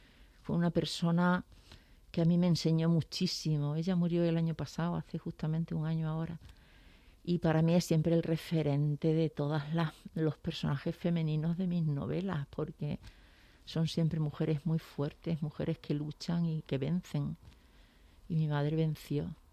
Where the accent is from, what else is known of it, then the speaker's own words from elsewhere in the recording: Zafra, Extremadura, Spain; A mí me queda el acento, no me queda el deje, porque cuando voy a Zafra, que es mi pueblo, yo sí que noto, ¿no?, que hablan de una manera distinta como hablo yo